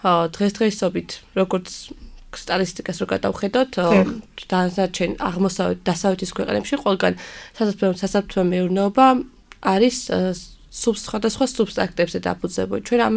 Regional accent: Guria, Georgia; მე წარმოშობით გურიიდან ვარ

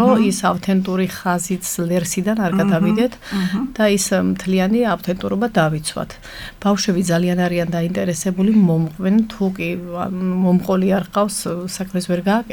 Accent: Adjara, Georgia; moved away; ჩემთვის ზემომთიან აჭარაში წასვლა არ მჭირდება. იქიდან წამოვედი და წამოვედი.

